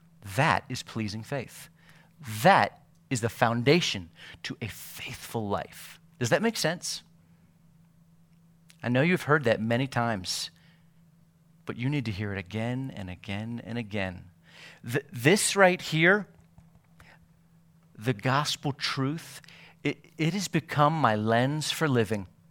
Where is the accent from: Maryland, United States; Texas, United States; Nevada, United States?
Maryland, United States; I grew up in Maryland, just north of the Bible Belt.